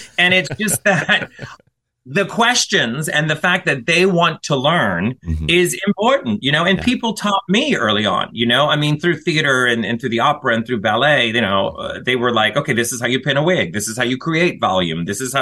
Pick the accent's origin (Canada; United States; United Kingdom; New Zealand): United States; the South; Because I'm from the South, so there was pageant drag.